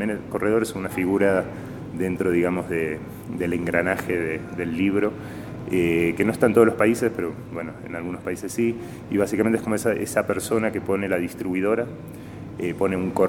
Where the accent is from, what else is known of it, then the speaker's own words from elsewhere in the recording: Argentina; also born or lived in Bolivia / Peru; now in Cuenca, Ecuador; Yo salí de Argentina por diversos motivos, algunos de ellos políticos y otros personales, en el año 2009-2010. Viví en varios países, en Bolivia, en Perú